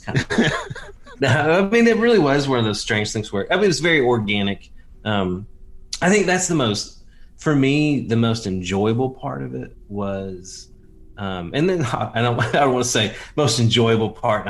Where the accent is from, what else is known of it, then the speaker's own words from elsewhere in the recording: Kentucky, United States; also born or lived in Lexington, United States; moving down here from Lexington, Kentucky, right? Because I'm from Eastern Kentucky, from Appalachia. I didn't really want to move back to a small town.